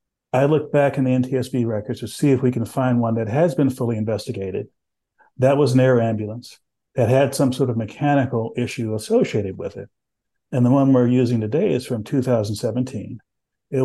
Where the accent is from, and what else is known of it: San Antonio, Texas, United States; born or raised there